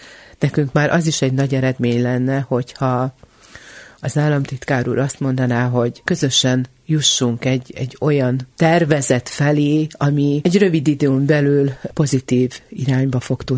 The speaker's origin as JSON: {"language": "Hungarian", "town": "Kisterenye", "region": "Nógrád", "country": "Hungary", "tie": "born or raised there", "said": "Én Kisterenyén nőttem föl, bár ez most már Bátonyterenyének az egyik városrésze, akkor még nagy község volt, mikor én voltam gyerkőc"}